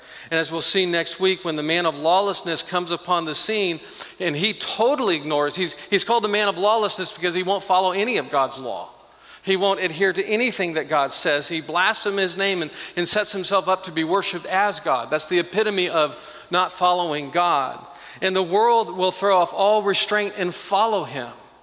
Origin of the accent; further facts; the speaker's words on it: Kansas, United States; And little did he know that I was raised in Kansas, I was a Royals fan.